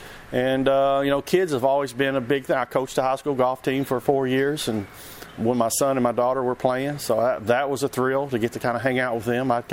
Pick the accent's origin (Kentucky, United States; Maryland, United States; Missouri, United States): Kentucky, United States; I was so torn up at Valhalla, you know, being in my home state and with everybody watching